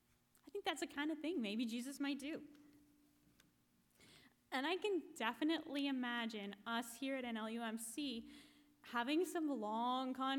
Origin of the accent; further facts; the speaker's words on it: England, United Kingdom; that reconciliation is the center of our work, in the words of the theologian Palmer Becker, then I'm an English Mennonite.